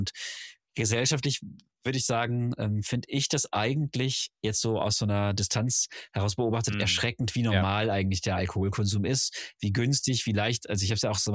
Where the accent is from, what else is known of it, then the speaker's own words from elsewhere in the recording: Schwelm, North Rhine-Westphalia, Germany; wir sind in Schwelm groß geworden, also schon nicht dörflich, schon eine Stadt so